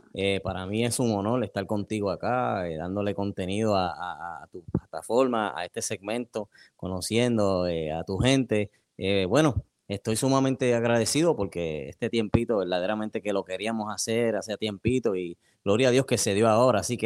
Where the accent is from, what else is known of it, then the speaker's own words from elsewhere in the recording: Cataño, Puerto Rico; Vengo de una familia, ¿verdad?, allá en Puerto Rico. Nací en Caguas, me crié entre Cataño y Calley. De igual manera tengo gente en Aibonito, en el centro de Puerto Rico.